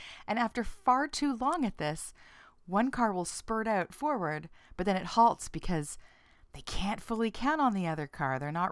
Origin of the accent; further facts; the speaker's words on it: Canada; Politeness as a Canadian value is one that I selectively enjoy as a Canadian. And I feel an absurd pride when a visitor to Toronto says how nice everyone has been.